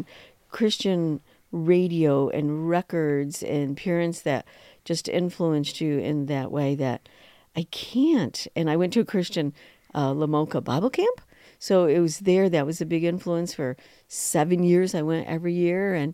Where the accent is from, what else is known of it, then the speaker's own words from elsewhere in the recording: Vestal, New York, United States; I grew up in Vesto, New York, in a little section called Ross